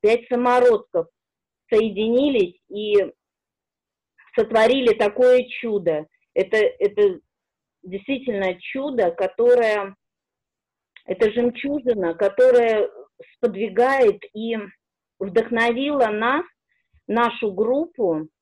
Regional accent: Tatarstan, Russia; Я из Татарстана, но душа у меня русская.

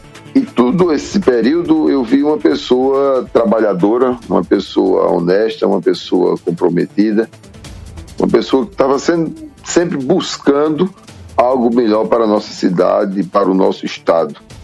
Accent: Guarabira, Paraíba, Brazil; Eu nasci em Guarabira, tenho 55 anos, nasci em Guarabira, são 55 anos em Guarabira.

